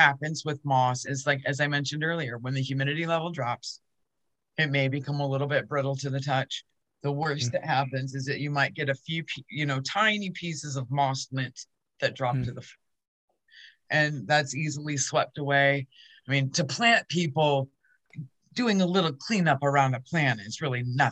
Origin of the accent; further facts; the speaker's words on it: Ontario, Canada; also born or lived in Des Moines, Iowa; now in Kansas City, United States; Well, I was born in Des Moines, Iowa. Moved a lot growing up. Ended up graduating from high school in Ontario, Canada. Didn't come to Kansas City until 1999.